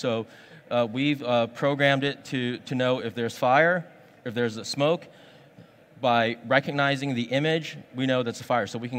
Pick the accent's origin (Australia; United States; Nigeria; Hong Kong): Hong Kong; English is a second language; the reason why I came here from Hong Kong was to learn a little bit more about what's happening in North America